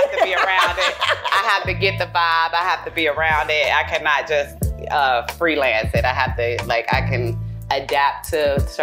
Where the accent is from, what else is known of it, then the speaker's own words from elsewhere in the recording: Chicago, Illinois, United States; now in Atlanta, United States; I came here, but I come from Chicago, so it was very ruthless and scary.